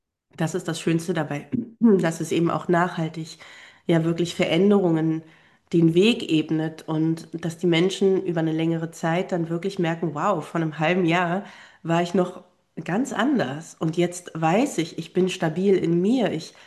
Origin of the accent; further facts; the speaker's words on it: Mecklenburg-Vorpommern, Germany; ich lebe in meiner Heimat in Vorpommern, bin hier ganz glücklich, in meiner Natur zu sein, auf meiner Heimaterde zu sein